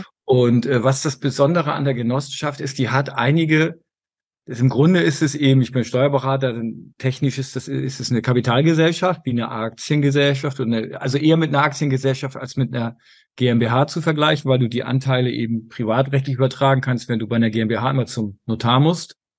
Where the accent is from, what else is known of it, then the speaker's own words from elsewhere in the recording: Wilster, Schleswig-Holstein, Germany; Also wir hatten eine Volksbank in Wilster, in dem 5000-Seelen-Kap, wo ich groß geworden bin